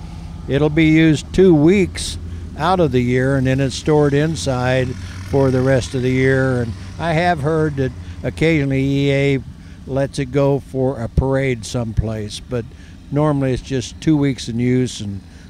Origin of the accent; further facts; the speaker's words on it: Portage, Michigan, United States; I am from Portage, Michigan, and I've been doing this for over 40 years.